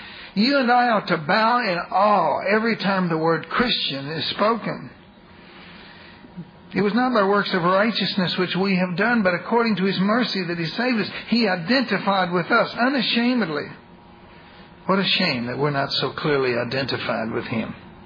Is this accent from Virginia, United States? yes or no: no; Texas, United States; I'm an American. I'm proud of it. I'm a Texan. I'm proud of it.